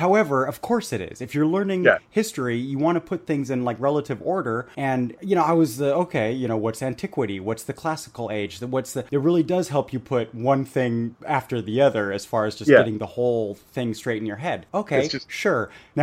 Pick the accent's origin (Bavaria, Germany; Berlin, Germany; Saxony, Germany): Bavaria, Germany; I know I grew up in Bavaria, and I know they're very proud of their heritage.